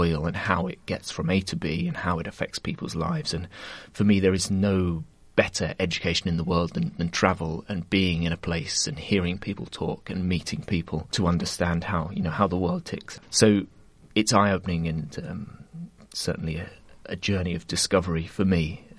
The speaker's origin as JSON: {"language": "English", "region": "East of England", "country": "United Kingdom", "tie": "born or raised there", "said": "I grew up in East Anglia in England"}